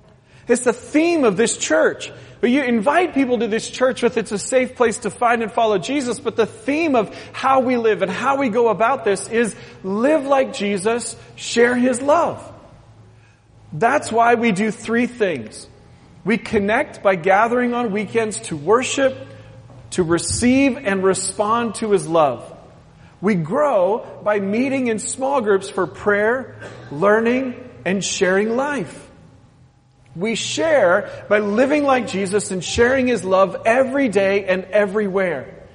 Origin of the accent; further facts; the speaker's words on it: Portland, Oregon, United States; So, we grew up in Portland, Oregon, right? The church out there. We grew up there, worked there, served there, every area ministry in the church.